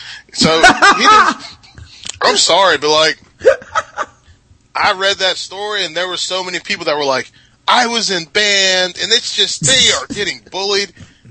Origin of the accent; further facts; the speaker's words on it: Charlotte, North Carolina, United States; also born or lived in Fayetteville; I'm from Charlotte. Let me put it this way. I was born in Fayetteville. I've lived in Charlotte since 1993.